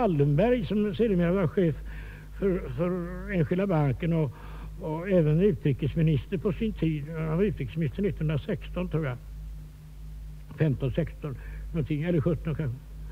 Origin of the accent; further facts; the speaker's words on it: Gothenburg, Västra Götaland County, Sweden; born there; I verkligheten kom jag dit några dagar efter födelsen, som inträffade i Göteborg vid foten av Återhällen i ett vackert hus